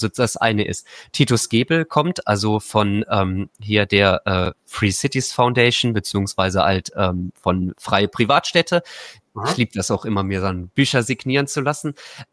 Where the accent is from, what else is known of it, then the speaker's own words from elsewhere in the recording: Trier, Rhineland-Palatinate, Germany; ich komme ja ursprünglich aus Trier.